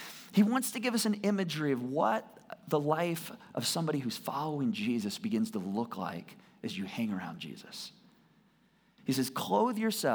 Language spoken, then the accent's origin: English; Michigan, United States; I grew up in Michigan, all right?